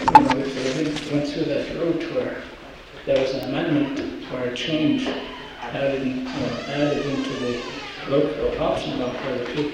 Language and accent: English; Bethel, Alaska, United States; my parents are originally from this island, and I was born and raised in Bethel.